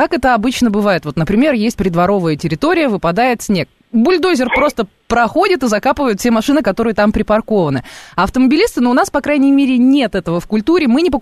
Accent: Kurgan, Kurgan Oblast, Russia; Мы все уральские и зауральские, я же сама из Кургана.

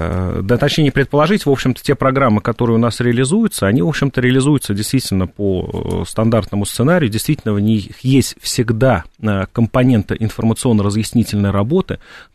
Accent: Moscow, Russia; я москвич, да, основную часть времени провожу в Москве.

